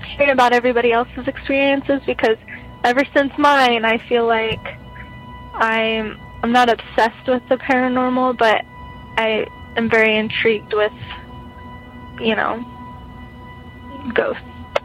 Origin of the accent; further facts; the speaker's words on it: Phoenix, Arizona, United States; I'm 25, and I'm from Phoenix, Arizona.